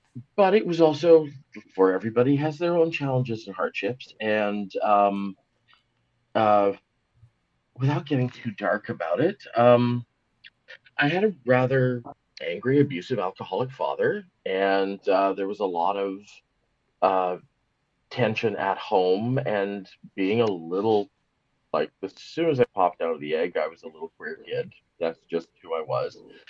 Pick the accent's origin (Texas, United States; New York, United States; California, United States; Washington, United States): Washington, United States; Seattle; born there; I was born in Seattle, Washington, USA, which is just across the border from Vancouver, Canada. My mother was from Vancouver. My father was from Seattle.